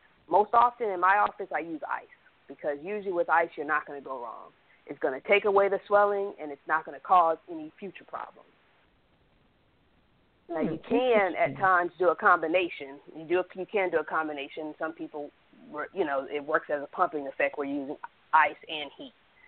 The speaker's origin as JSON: {"language": "English", "town": "Miami", "region": "Florida", "country": "United States", "lives_now": "Atlanta, United States", "said": "I'm originally from Miami, Florida."}